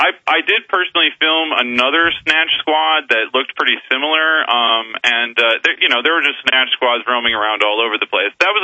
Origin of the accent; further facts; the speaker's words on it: Minneapolis, Minnesota, United States; Well, I'm from Minneapolis